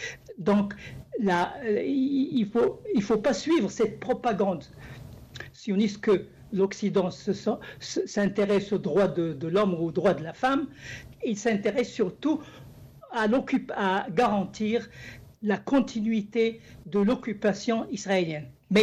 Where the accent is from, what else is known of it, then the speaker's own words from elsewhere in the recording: Morocco; Moi, je suis d'origine marocaine, je suis marocain